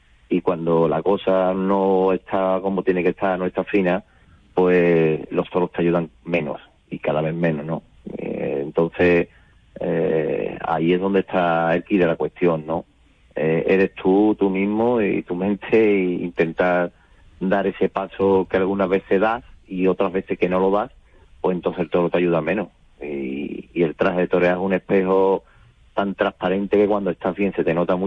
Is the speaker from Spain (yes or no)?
yes; Seville, Andalusia, Spain; Aún siendo sevillano, ¿no? Sevilla también me acogió